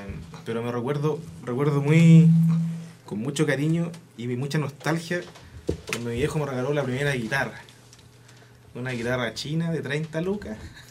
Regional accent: Santiago, Santiago Metropolitan Region, Chile; Somos amigos de diferentes barrios de Santiago. Yo soy de Santiago

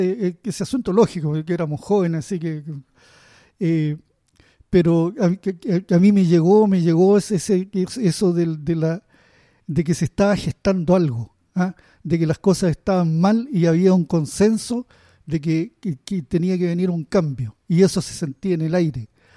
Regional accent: Chile; como buen chileno, ando algo corto de fondos.

